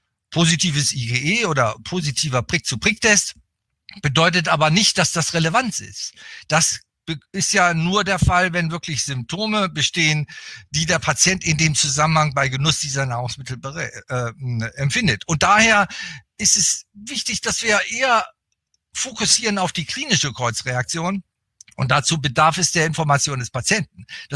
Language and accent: German; Bremen, Germany; now in Berlin, Germany; auch wenn ich jetzt schon viele Jahrzehnte in Berlin lebe, mit Unterbrechung. Ich bin eigentlich Bremer, komme aus Norddeutschland, also ein Fischkopf.